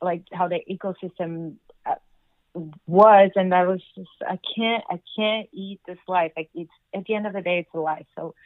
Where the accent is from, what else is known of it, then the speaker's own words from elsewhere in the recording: Brazil; I'm from Brazil.